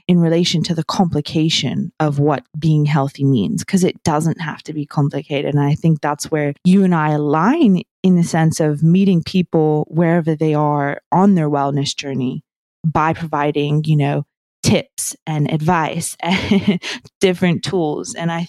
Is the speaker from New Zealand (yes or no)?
yes; New Zealand; I grew up in New Zealand